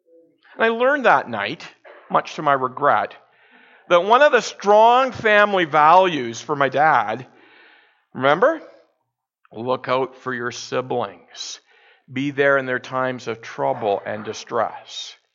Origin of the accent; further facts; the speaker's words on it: Orillia, Ontario, Canada; I had a couple of funerals in Orillia, and I went back to my hometown